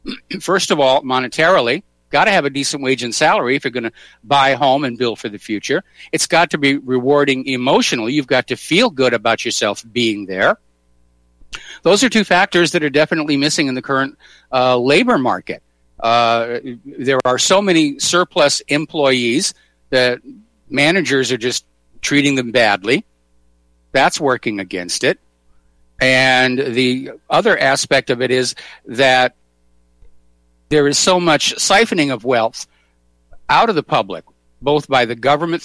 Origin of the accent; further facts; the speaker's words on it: New Hampshire, United States; they reminded me so much of family and friends that I knew when I was growing up in New Hampshire.